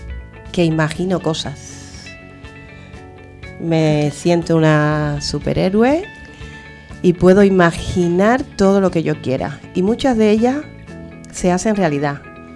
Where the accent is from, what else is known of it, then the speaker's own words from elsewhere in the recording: Cuba; now in Spain; Mi viaje más lejano ha sido a Turquía, sí, pero de aquí a España o desde que salí de Cuba, porque entonces sería España.